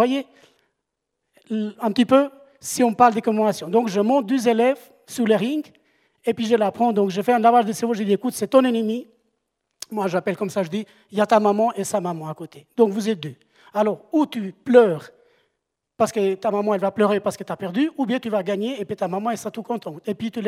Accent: Kosovo; French is a second language; also born or lived in Sarajevo; je suis albanais, je viens du Kosovo.

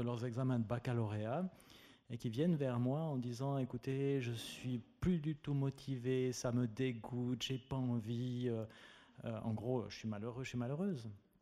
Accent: Fribourg, Switzerland; vous avez compris que là d'où je viens, à Fribourg, il y a tout un mouvement social

